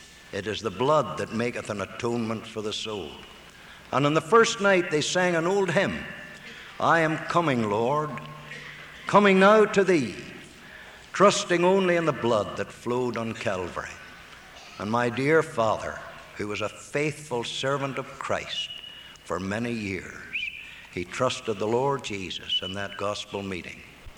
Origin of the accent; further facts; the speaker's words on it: Lurgan, Northern Ireland, United Kingdom; So I was born in Lurgan. It's a famous place for preachers and evangelists.